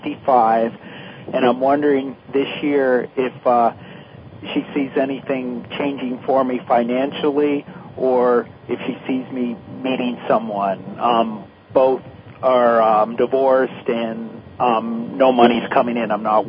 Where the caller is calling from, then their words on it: Florida, United States; I'm calling from Florida